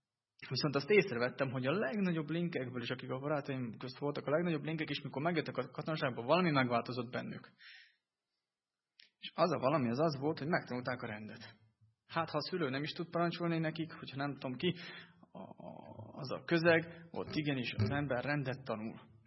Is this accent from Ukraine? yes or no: yes; Zakarpattia Oblast, Ukraine; now in Hungary; én ahonnan jöttem Kárpátaljáról, ott kötelező a sorkatonosság